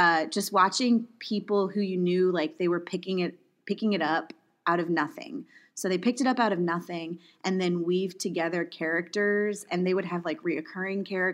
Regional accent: California, United States; I really wanted to get an agent because I grew up in California.

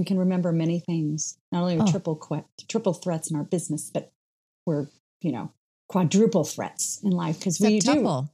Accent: Ohio, United States; I am originally from Ohio.

